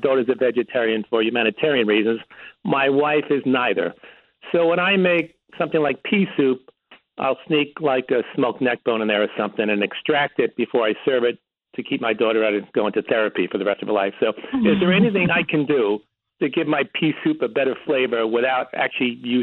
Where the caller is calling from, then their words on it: Barryville, New York, United States; Yes, I'm calling from Barryville.